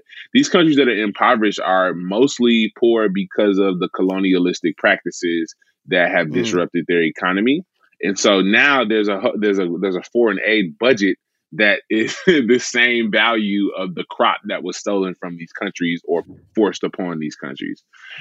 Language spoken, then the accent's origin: English; Memphis, Tennessee, United States; And I grew up in Memphis my whole life